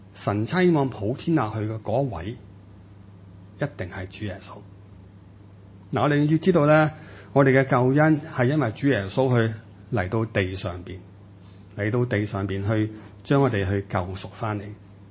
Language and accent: Chinese; China; 在我们中国人这边